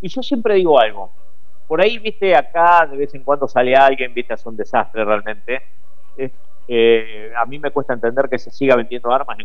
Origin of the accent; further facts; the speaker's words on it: Argentina; moved away; yo que vine de Argentina con una mano atrás y otra adelante, a mí no se me ocurriría ir a la calle.